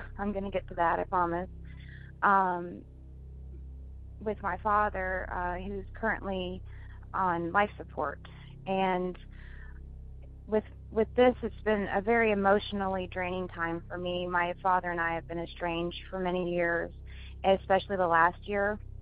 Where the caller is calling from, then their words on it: the South, United States; I'm calling from the South. We'll just put it that way.